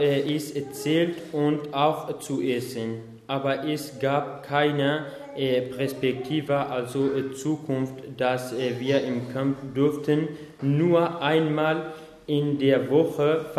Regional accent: Iraq; first language Kurdish (Kurmanji); German is a second language; wir sind Jesiden, wir kommen aus dem Irak und waren wir in einem kleinen Dorf neben unserer Stadt gewohnt.

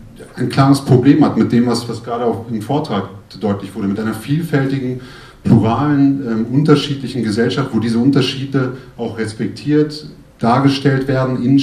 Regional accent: Goslar, Lower Saxony, Germany; born there; now in Hanover, Germany; Ich komme gebürtig aus Goslar, aus dem schönen Harz und wohne seit 2001 in Hannover.

